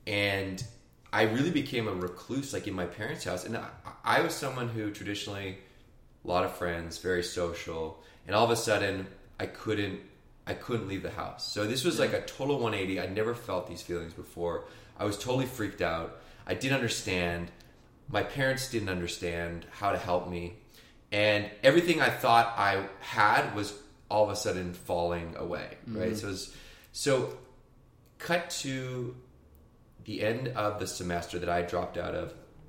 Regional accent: Canada; Like, growing up in Canada, rugby, it's a huge sport.

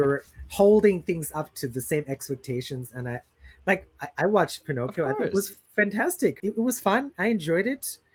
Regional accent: South Africa; growing up in South Africa, pre-apartheid times

